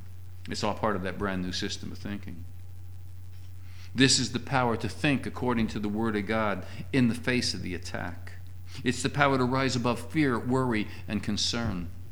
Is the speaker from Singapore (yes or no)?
yes; Singapore; As a child growing up in Singapore, I was taught to fear those ghosts.